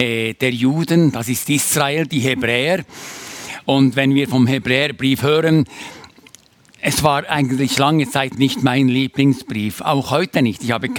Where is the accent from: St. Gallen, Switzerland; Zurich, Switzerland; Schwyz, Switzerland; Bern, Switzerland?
Bern, Switzerland; Es ist ein Stück ein Heimspiel hier als Berner Oberländer im Wallis zu sein.